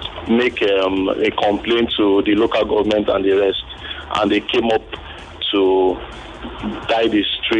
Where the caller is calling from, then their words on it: Satellite Town, Lagos, Nigeria; Calling from Satellite Town.